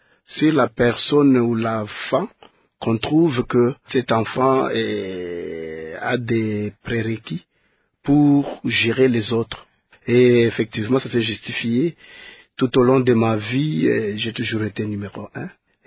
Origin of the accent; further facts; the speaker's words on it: Malembankulu, Haut-Lomami, DR Congo; Enfance à Moulongo, à Malembankoul.